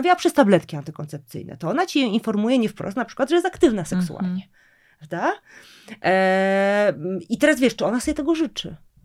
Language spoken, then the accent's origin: Polish; Lesser Poland, Poland; Ale ja jestem spod Krakowa.